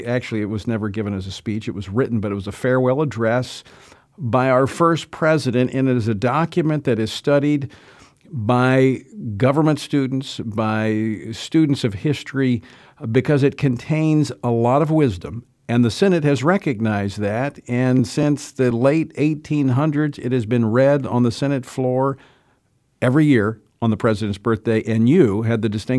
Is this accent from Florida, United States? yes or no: no; Louisiana, United States; Back in my home state of Louisiana, a longtime pastor friend of mine was asked to open one of the sessions in prayer.